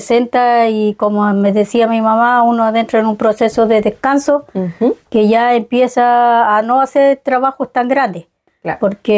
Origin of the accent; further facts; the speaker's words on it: San Pablo, Los Lagos, Chile; Lof, San Pablo, sector Costa. Bueno, de allá es mi folil, mi muñén, está allá.